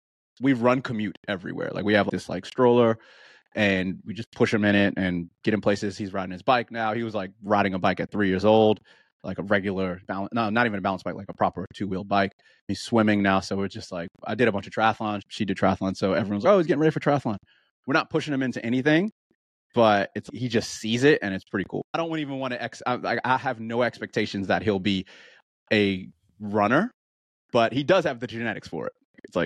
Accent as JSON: {"language": "English", "region": "New York", "country": "United States", "also_born_or_lived": "Baltimore / Washington, D.C.", "said": "New York originally, by New York, then Baltimore, D.C. area, then back to New York, then here, then back to New York"}